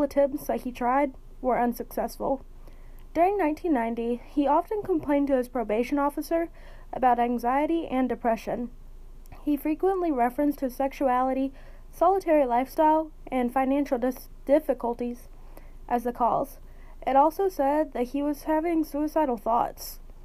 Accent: West Virginia, United States; because I have a lisp and I'm also from West Virginia where I have an accent.

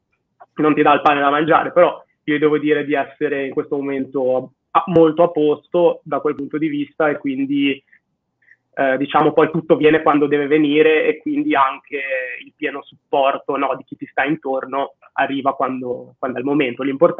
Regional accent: Liguria, Italy; io sono ligure e la Liguria è una terra di attracco e di partenza, cioè una striscia di terra molto sottile fra il mare e le montagne

